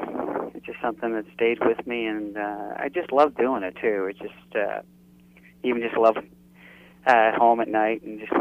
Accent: Antigonish, Nova Scotia, Canada; I'm from Antigonish. Antigonish, Nova Scotia.

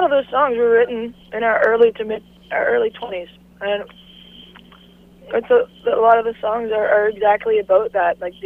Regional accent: New Brunswick, Canada; born there; and I was born in New Brunswick.

